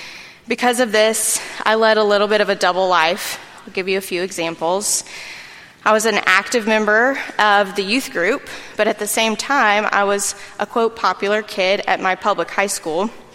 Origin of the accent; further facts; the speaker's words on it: Columbia, United States; I'm 29 years old. I was born and raised right here in Columbia.